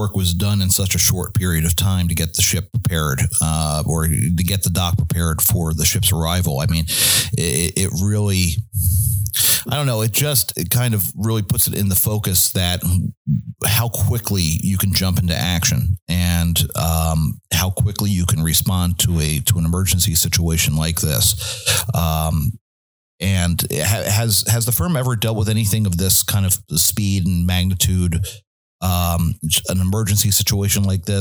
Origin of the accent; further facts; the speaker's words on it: Quakertown, Pennsylvania, United States; St. Luke's Upper Bucks Hospital in Quakertown, Pennsylvania, which is my hometown neck of the woods up in Bucks County.